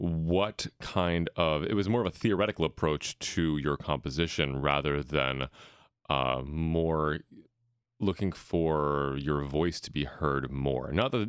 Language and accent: English; Pittsburgh, Pennsylvania, United States; All right, cool. Yeah, I'm from Pittsburgh.